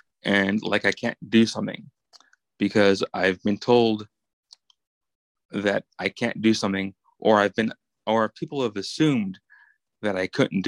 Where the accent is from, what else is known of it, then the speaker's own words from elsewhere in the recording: New York, United States; now in Las Vegas, United States; I'm from New York, but I've been in Vegas for 20 years.